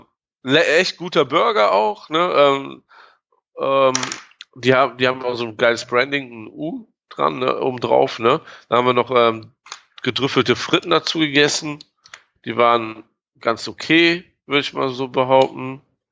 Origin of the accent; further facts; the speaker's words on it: Croatia; Als Kroate muss man sowas haben, ne?